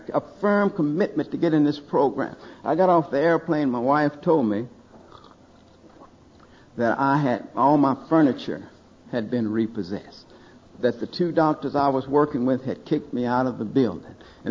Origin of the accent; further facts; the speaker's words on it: Oklahoma, United States; I have seven brothers and sisters, and we're kind of poor, and we're from Oklahoma.